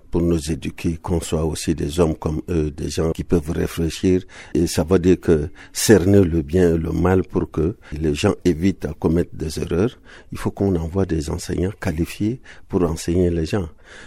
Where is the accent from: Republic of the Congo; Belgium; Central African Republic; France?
Central African Republic; Mais moi aussi, je suis centrafricain